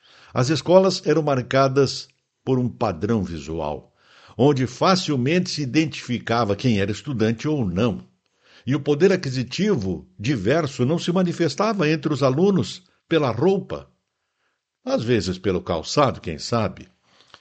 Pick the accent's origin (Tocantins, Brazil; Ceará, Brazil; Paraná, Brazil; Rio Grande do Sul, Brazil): Rio Grande do Sul, Brazil; Muitos Capões; also born or lived in Vacaria; lembrei dos meus tempos de estudante do grupo escolar Dom Frei Vital de Oliveira e Muitos Capões, minha terra natal, onde utilizávamos o tal de guarda-pó.